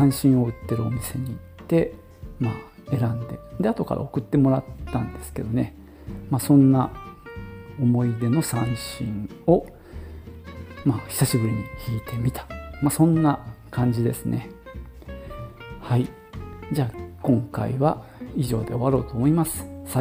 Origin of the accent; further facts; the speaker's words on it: Nagoya, Aichi, Japan; 僕の生まれ育った名古屋もそうなんですけど、